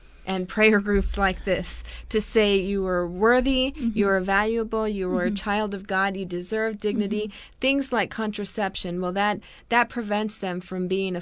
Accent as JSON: {"language": "English", "town": "Corpus Christi", "region": "Texas", "country": "United States", "tie": "born there", "said": "Well, I'm glad that you mentioned that because I was born in Corpus Christi. I attended Miller High School. I left to San Antonio for a few years"}